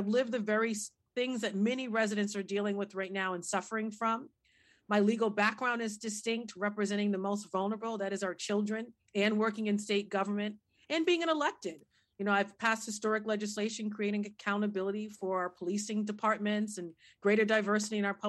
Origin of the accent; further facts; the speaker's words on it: Boston, Massachusetts, United States; but I grew up in Boston, born and raised, and my father before me.